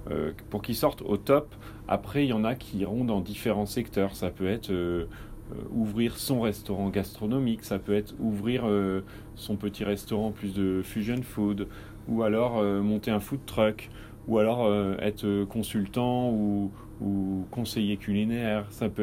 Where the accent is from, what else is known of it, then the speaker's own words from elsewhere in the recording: Normandy, France; also born or lived in Paris; en Normandie puisque je suis normand.